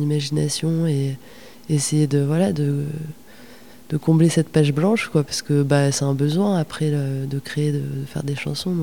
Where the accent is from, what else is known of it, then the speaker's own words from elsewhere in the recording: Auvergne-Rhône-Alpes, France; Alors, nous, on est d'Auvergne, donc on a les volcans